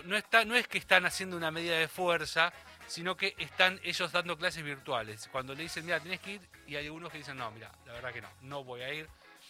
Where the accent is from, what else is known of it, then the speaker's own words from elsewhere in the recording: Bahía Blanca, Buenos Aires Province, Argentina; como, por ejemplo, Bahía Blanca, mi ciudad natal, o Quequén.